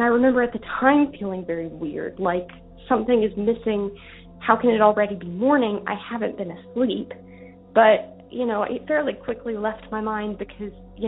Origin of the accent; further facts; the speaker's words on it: Tennessee, United States; I'm from Tennessee.